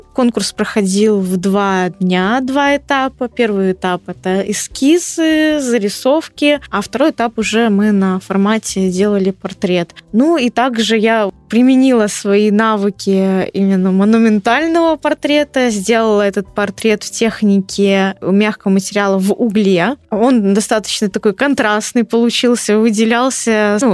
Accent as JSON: {"language": "Russian", "region": "Minsk", "country": "Belarus", "said": "А я говорю, вот, я приехала из Беларуси, из Минска, из Белорусской государственной академии искусств, вот кафедры монументального искусства."}